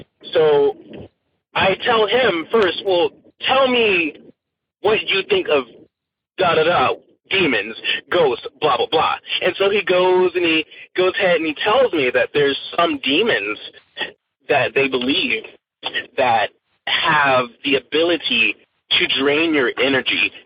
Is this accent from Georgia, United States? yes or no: yes; Atlanta, Georgia, United States; also born or lived in Colorado; I was living in Atlanta, Georgia. Me and my mother, I was born in Colorado. Eventually, my mom wanted to move from Colorado, so we moved to Georgia to be closer to her mother, my grandmother.